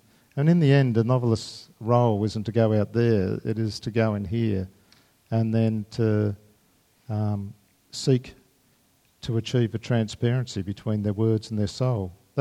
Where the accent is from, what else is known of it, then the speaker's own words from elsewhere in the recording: Australia; I'm Australian, we're a bit lazy, I just make it up.